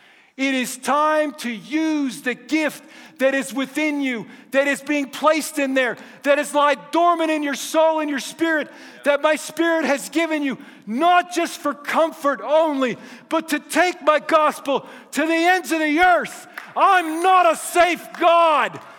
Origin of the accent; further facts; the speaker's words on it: Florida, United States; I'm from Florida. I've seen many storms.